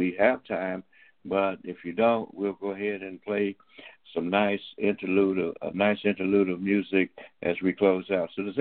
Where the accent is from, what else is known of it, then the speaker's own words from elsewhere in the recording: Tuskegee, Alabama, United States; I grew up in Tuskegee.